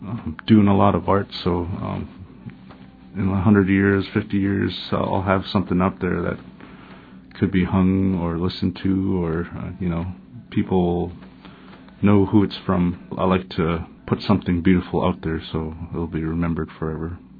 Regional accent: Eek, Alaska, United States; also born or lived in Bethel; I'm from Bethel, Alaska, originally from Eek, Alaska

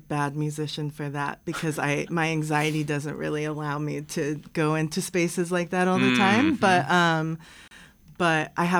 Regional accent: Wrangell, Alaska, United States; also born or lived in Durango, Colorado; now in Juneau, United States; No, I grew up in Wrangell.

